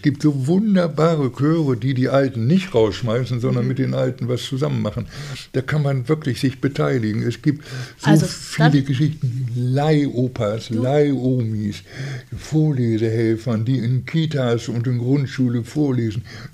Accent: Bremen, Germany; Ich bin ja hier in Bremen aufgewachsen, ich bin hier geboren

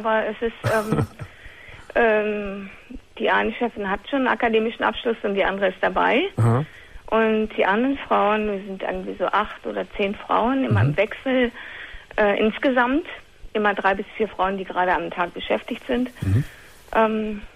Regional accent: North Rhine-Westphalia, Germany; ich komme aus dem Ruhrgebiet.

